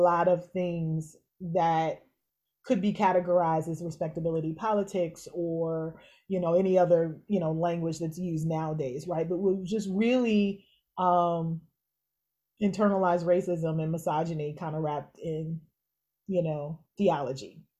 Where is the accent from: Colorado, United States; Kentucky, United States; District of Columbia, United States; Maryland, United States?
Kentucky, United States; Louisville; I from the age of 11 on, I grew up in the Black Baptist Church in Louisville, Kentucky, right?